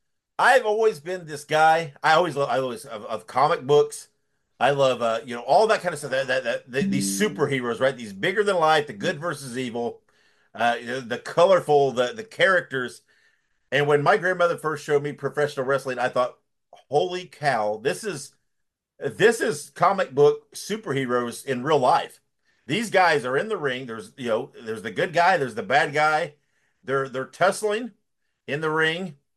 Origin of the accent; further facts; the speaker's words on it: Columbus, Indiana, United States; I was born and raised in Columbus, Indiana, which is kind of south central Indiana. We were about an hour from Indianapolis, about an hour from Louisville.